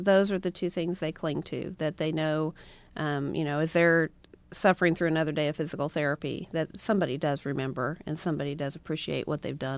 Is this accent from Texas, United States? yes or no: no; Liberty, Indiana, United States; A good friend of mine, back in my hometown of Liberty, Indiana